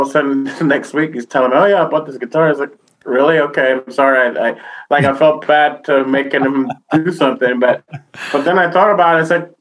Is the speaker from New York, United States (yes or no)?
yes; New York City, New York, United States; New York Rican. I'm Boricua from New York.